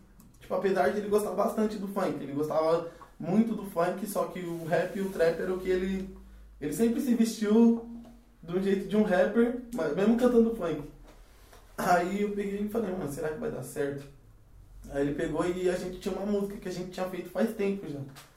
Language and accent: Portuguese; Ferraz de Vasconcelos, São Paulo, Brazil; also born or lived in Mongaguá; Eu nasci em Mongaguá, lá na Baixada. Só que a maior parte da minha infância eu passei em Ferraz. E tem pouco tempo que eu tô em Mogi, tipo uns 2 anos, vai fazer 3 anos agora. Que a gente tá morando em Mogi.